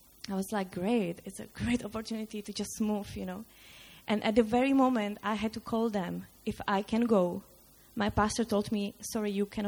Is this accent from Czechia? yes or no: yes; Czechia; English is a second language; So I'm Czech. I'm from Czech Republic. And yay! And it's been 6 years ago when I decided to follow Christ.